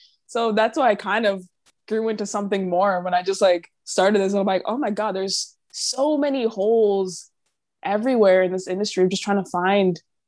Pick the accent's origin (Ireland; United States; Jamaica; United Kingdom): Jamaica; I'm Jamaican